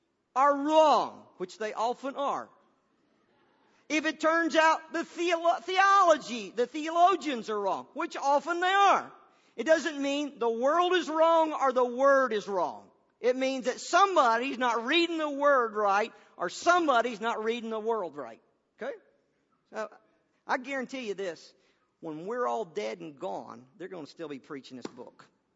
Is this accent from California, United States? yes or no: no; Chicago, Illinois, United States; Well, we're from Chicago.